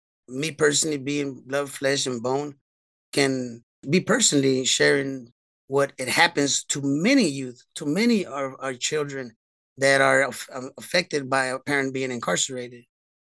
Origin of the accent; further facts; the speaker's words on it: Houston, Texas, United States; I was born in Houston, Texas, October 6, 1980. At a little bit over 1 year old, I was sent with my grandparents to be raised.